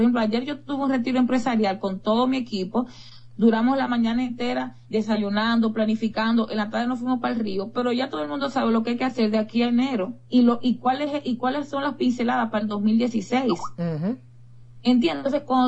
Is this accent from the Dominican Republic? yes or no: yes; Dominican Republic; Yo soy dominicana